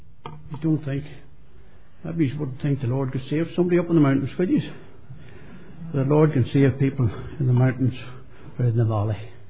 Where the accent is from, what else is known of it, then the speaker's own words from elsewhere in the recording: Newtownhamilton, Northern Ireland, United Kingdom; born there; I was born up there in Newton Hamilton, the townland of Tullyvallen. I was there about 3.5 miles or thereabouts from the South Armagh border. And it was there that I was born into a home of 3 girls and 4 girls. and three boys and myself